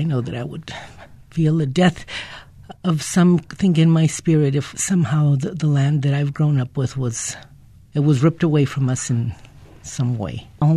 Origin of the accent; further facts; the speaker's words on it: Wagon Mound, New Mexico, United States; I'm originally from the Wagon Mound area. My family has been there for many generations.